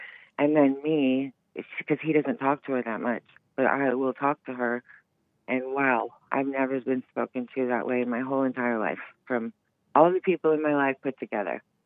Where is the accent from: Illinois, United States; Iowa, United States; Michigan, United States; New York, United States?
Illinois, United States; Chicago; I am from Chicago. I was born in Chicago.